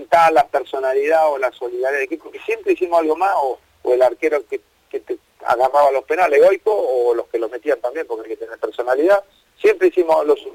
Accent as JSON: {"language": "Spanish", "country": "Argentina", "said": "Y nosotros como jugador argentino, que es un orgullo vestir la camiseta y nos gusta ganar"}